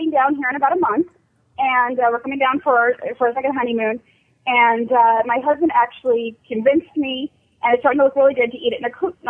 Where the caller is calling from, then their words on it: Nebraska, United States; Hi, actually, I'm from Nebraska.